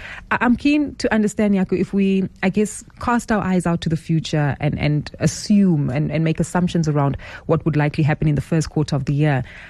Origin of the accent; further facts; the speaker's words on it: South Africa; our behavior as South African consumers when it comes to monitoring our credit scores and our financial behavior.